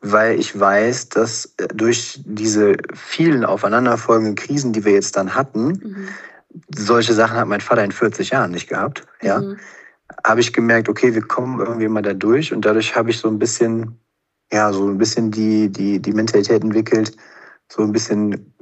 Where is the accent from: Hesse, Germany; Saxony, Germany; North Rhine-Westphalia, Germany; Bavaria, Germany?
North Rhine-Westphalia, Germany; Cologne; es hat schon immer gut gegangen als Kölner so.